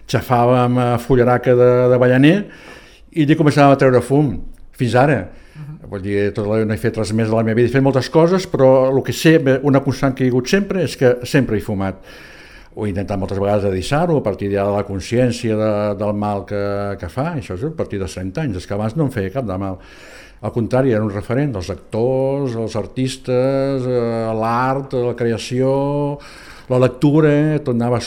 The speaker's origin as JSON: {"language": "Catalan", "town": "Valls", "region": "Catalonia", "country": "Spain", "tie": "born there", "said": "en aquest moment ja no treballo, l'edat ja ho porta això, i vallenc de naixement, encara dels que vam néixer físicament a Valls, i no al Piu, sinó anterior, a la clínica del doctor Prats"}